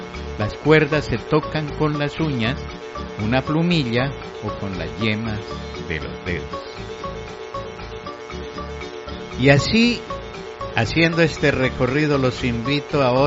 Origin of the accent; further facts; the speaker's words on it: Colombia; born there; como quizá en la época en que nacimos en Colombia